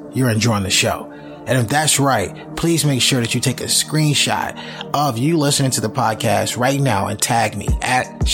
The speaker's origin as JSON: {"language": "English", "region": "the South", "country": "United States", "said": "I'm from the South, but I grew up like a real hip hop head."}